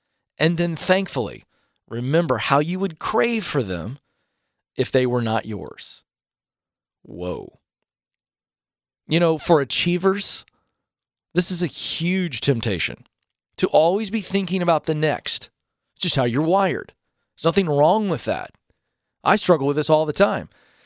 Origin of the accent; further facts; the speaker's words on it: the South, United States; I'm born and raised in the South.